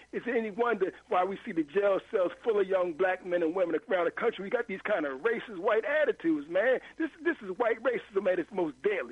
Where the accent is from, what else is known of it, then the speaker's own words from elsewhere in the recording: Philadelphia, Pennsylvania, United States; I said, but you know, I'm from Philly.